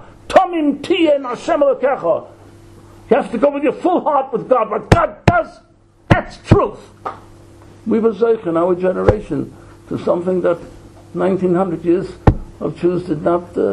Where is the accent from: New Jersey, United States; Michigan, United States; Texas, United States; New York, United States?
New York, United States; Brooklyn; We lived in Williamsburg. In fact, not only did we live in Williamsburg, I was born in the Williamsburg Maternity Hospital.